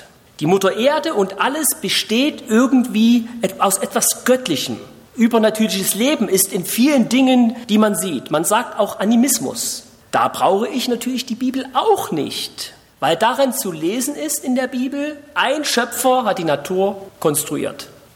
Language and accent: German; Saxony, Germany; now in Monheim am Rhein, Germany; Gebürtig stamme ich aus Sachsen. Da bin ich aufgewachsen. Dort ist mein Elternhaus